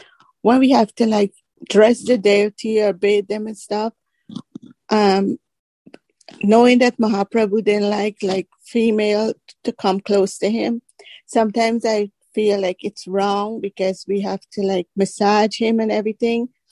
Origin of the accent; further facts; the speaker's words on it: Orlando, Florida, United States; I'm from Orlando, Florida.